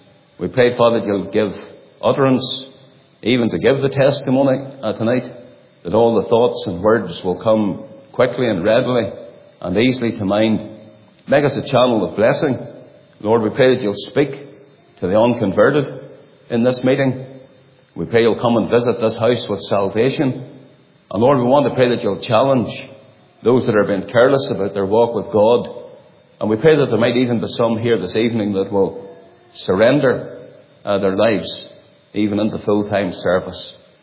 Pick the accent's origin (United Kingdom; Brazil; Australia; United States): United Kingdom; Northern Ireland; I was brought up in County Down, between the towns of Stainfield and Carrickduff, out there in a rural area. The area is known as the Ockley Hill. Our family were Presbyterians.